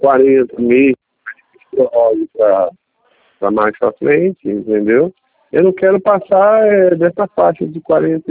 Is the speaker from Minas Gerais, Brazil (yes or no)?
no; Rio de Janeiro, Brazil; Eu sou do Rio